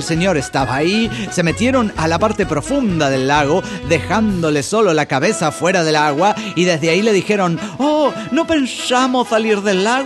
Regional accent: Cuernavaca, Morelos, Mexico; de Cuernavaca, Morelos, México.

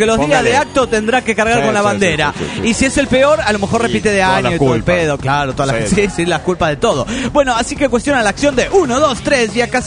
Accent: Chetumal, Quintana Roo, Mexico; de Chetumal

